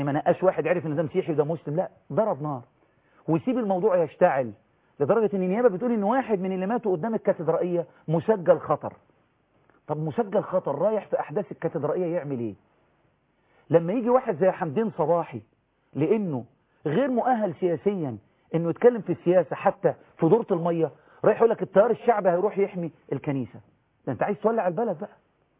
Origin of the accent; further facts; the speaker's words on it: Egypt; انا كمصري مسلم احب ان تفعل دولته القانون